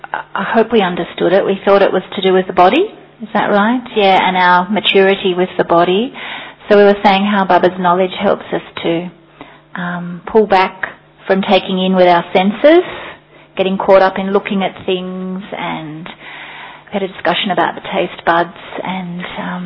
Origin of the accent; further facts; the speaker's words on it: Australia; from Australia